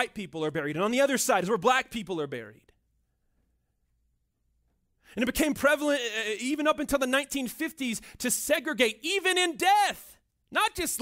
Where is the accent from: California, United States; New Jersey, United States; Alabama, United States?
Alabama, United States; Mobile; born there; I was born in the Deep South. I was born in Mobile, Alabama.